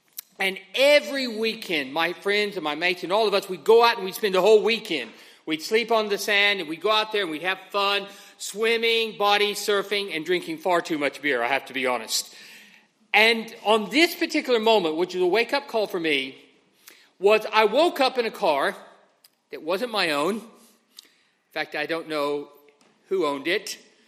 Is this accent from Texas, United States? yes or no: yes; Texas, United States; I grew up in West Texas